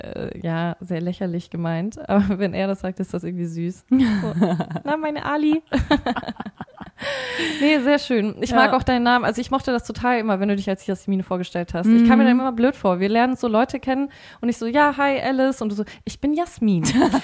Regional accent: Bavaria, Germany; Und ich komme aus dem Frankenland, ja.

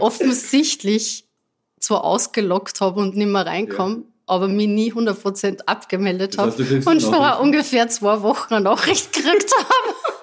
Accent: Salzkammergut, Austria; ich bin ja wirklich im Salzkammergut aufgewachsen

